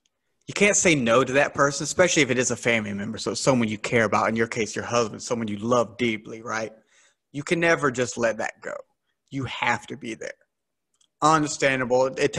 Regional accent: the South, United States; accent: Southern; cause I'm from the South. So I have a Southern accent, some say

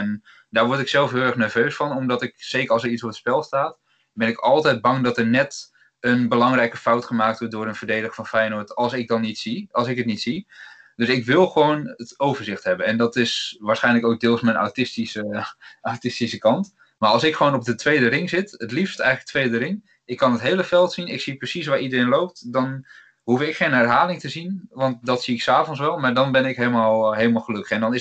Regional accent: Friesland, Netherlands; also born or lived in Utrecht; mijn familie komt wel allemaal uit Rotterdam, dus ik ben geboren in Utrecht, toen heel snel naar Friesland gegaan. Maar mijn familie bestaat eigenlijk volledig uit Rotterdammers of mensen uit de buurt van Rotterdam.

